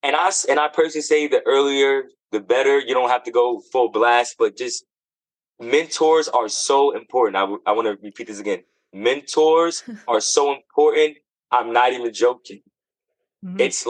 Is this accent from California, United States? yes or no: no; New Jersey, United States; But yeah, Jersey is like my hometown. I love the nature side of it.